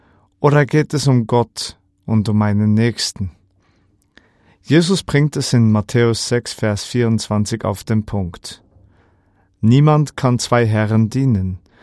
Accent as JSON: {"language": "German", "region": "Bern", "country": "Switzerland", "said": "Als Berner Oberländer werde ich dort fast automatisch zum Touristen."}